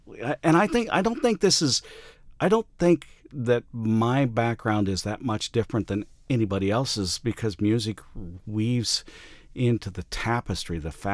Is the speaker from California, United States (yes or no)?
no; Illinois, United States; I think of growing up in Logan County, Illinois, on the farm